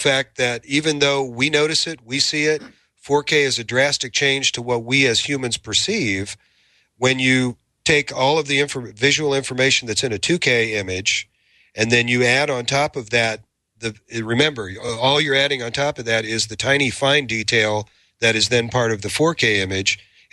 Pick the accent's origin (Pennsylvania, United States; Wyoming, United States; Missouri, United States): Missouri, United States; Kansas City; And to that point, by the way, I was born and raised in Kansas City.